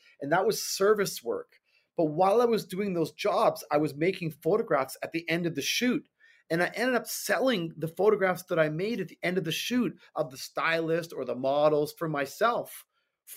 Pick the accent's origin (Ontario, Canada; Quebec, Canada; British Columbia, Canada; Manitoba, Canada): Ontario, Canada; Toronto; moved away as an adult; now in New York, United States; I'm originally from Toronto, Canada. I moved to New York in 1994 to go to Parsons School of Design for photography.